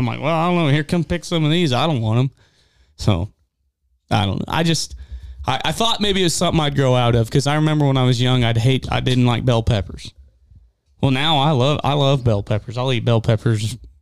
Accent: Lebanon, Missouri, United States; so I grew up in Lebanon, which is 5 minutes where I lived, was 10 minutes max from Bennett Springs State Park.

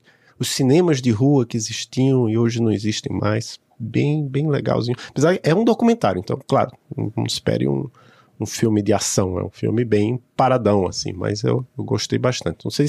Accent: Maceió, Alagoas, Brazil; eu sou de Maceió, e Maceió tem uma ligação muito forte com Recife, e eu fiz o mestrado em Recife também

